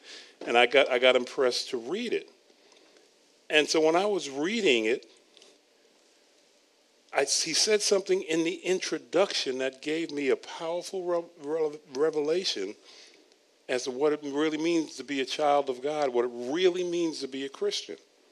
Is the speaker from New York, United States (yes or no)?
yes; Queens, New York, United States; Yes, I'm tall, I'm black. I grew up in Queens, New York.